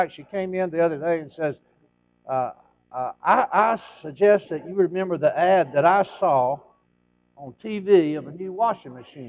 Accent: Alabama, United States; Well, Brother Allison is from Alabama, and I'm from Alabama, born and raised in Alabama.

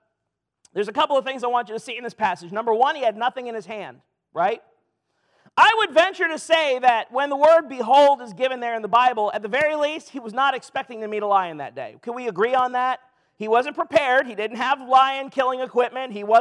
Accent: Louisiana, United States; I'm from Louisiana, and I pastored a church in Michigan, so you can imagine the shock that to the system that was.

